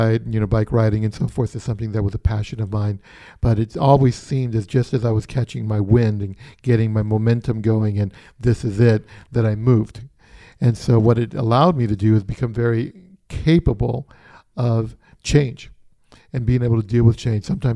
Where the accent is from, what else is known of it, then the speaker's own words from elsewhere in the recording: Puerto Rico; born there; also born or lived in Panama / South Carolina / Kansas / New York City; I was born in Puerto Rico. We moved to Panama where my sister was born. We moved back to Puerto Rico. From there, we spent time in South Carolina. We spent time in Kansas in a couple of military bases.